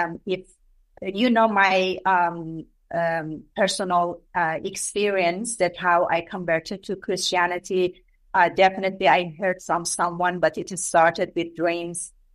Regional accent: Iran; you and a few other people may know my story, that I grew up in Iran, which is a Islamic country ruled by radical Muslims

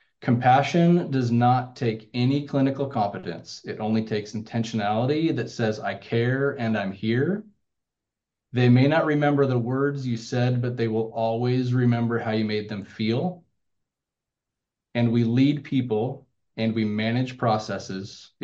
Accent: Gig Harbor, Washington, United States; I grew up in Gig Harbor. I've been here my whole life. I started going to school in Gig Harbor as a kindergartner.

